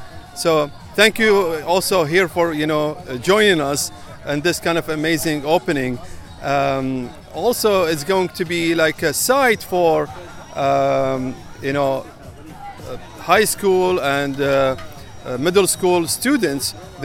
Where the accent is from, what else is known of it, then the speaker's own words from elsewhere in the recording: Iraq; now in Houston, United States; I'm originally from Iraq. I'm here in Houston.